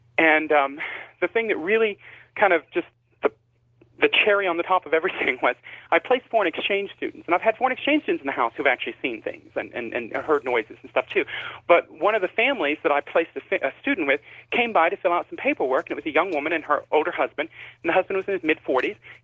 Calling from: Texas, United States; I'm calling from West Texas. Thank you for taking my call.

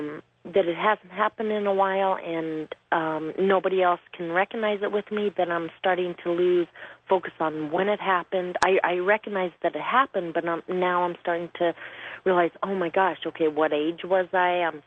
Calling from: Phoenix, Arizona, United States; I'm calling from Phoenix.

